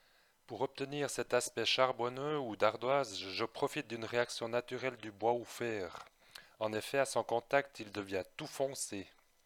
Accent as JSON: {"language": "French", "region": "Fribourg", "country": "Switzerland", "tie": "born there", "said": "Je suis né à Fribourg le 6 février 1968. Je travaille et je vis toujours dans cette même région de Suisse."}